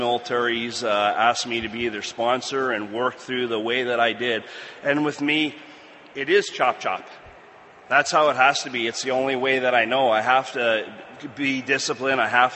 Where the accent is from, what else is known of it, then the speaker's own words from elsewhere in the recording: Canada; Because they selected me to work in Hawaii as a Canadian military working with the U.S. Navy.